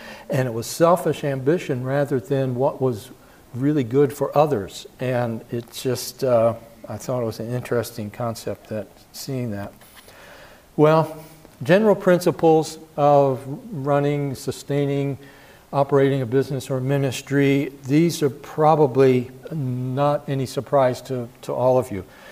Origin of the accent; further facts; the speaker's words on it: Philadelphia, Pennsylvania, United States; I grew up in Philadelphia.